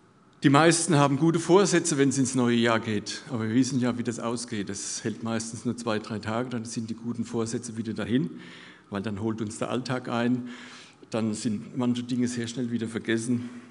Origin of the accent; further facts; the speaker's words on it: Gronau, Germany; Und als ich dann in den Jugendkreis gekommen bin bei uns in Gronau